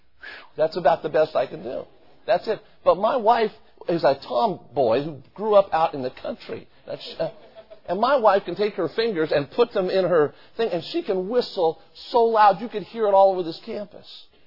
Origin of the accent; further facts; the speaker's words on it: Las Vegas, Nevada, United States; I was born and raised in Las Vegas. When I was born there, there were 79,000 people.